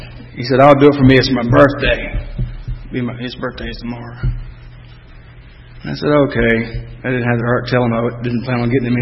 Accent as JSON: {"language": "English", "town": "Atlanta", "region": "Georgia", "country": "United States", "tie": "born or raised there", "said": "I was born and raised in Atlanta. And for those of you that are confused about that, that means inside the city limits."}